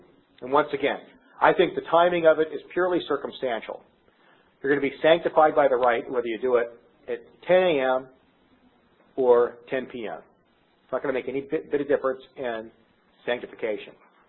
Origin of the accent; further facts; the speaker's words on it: California, United States; In the Midwest, in Iowa, dinner is lunch and supper is dinner. I'm from California, though.